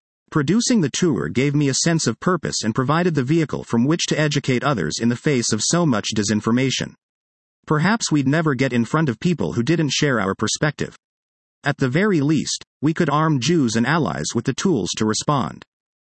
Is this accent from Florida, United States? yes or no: yes; Miami, Florida, United States; now in Los Angeles, United States; His second tour would begin in Los Angeles, where I live, and move across the country to my hometown of Miami.